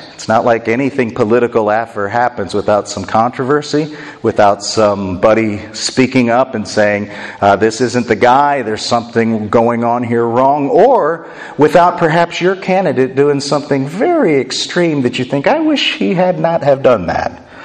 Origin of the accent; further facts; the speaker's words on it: Avon, Indiana, United States; I'm not from Indianapolis, I'm from Avon. It's just a small podunk town outside of Indianapolis.